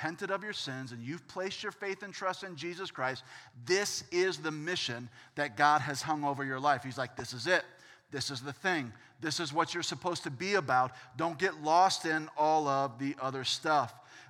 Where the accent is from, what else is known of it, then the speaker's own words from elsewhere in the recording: Florida, United States; I grew up in Central Florida, and in Central Florida, they'll give you a learner's permit at 15 years old.